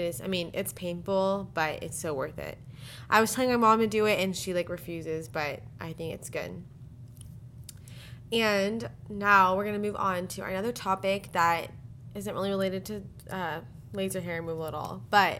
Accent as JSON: {"language": "English", "town": "El Paso", "region": "Texas", "country": "United States", "tie": "born or raised there", "lives_now": "New York, United States", "said": "So we grew up in El Paso and our parents still live there."}